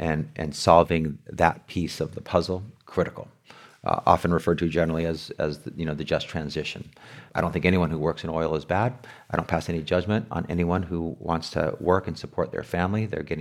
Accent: La Paz, California, United States; I grew up in La Paz in the headquarters of United Farm Workers of America. My dad worked in the front office with Cesar Chavez, my mom in the preschool with Dolores Huerta.

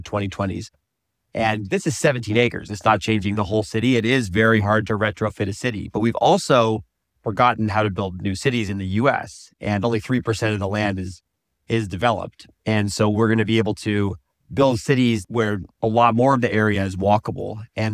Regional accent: Phoenix, Arizona, United States; You know, my story is I grew up in Phoenix in the burbs.

